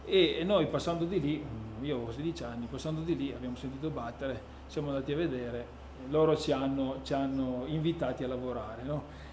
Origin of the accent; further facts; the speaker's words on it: Priocca, Piedmont, Italy; ho 35 anni e sono di Priocca